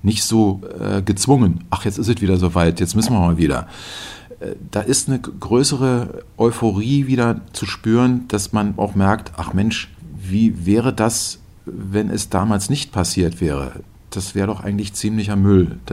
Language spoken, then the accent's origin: German; West Germany, Germany; ich würde nie auf die Idee kommen, als Wessi zu denken